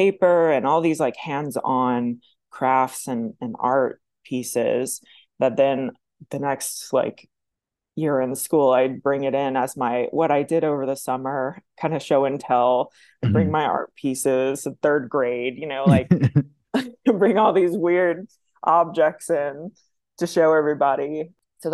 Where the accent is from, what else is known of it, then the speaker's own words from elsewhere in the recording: Kernersville, North Carolina, United States; now in Tulsa, United States; I grew up in Kernersville, North Carolina. It's between Winston-Salem and Greensboro.